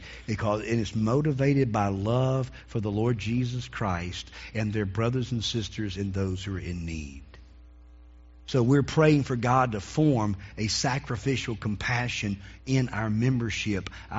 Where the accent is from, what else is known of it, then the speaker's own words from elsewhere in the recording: Eden, United States; I remember back in my hometown, there were people that used to go walk in the mall when we had the mall back in Eden.